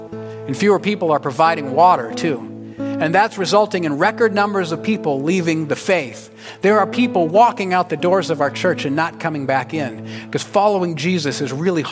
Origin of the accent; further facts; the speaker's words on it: Nebraska, United States; Now, I'm from Nebraska, so these are corn seeds, because I'm a Cornhusker fan.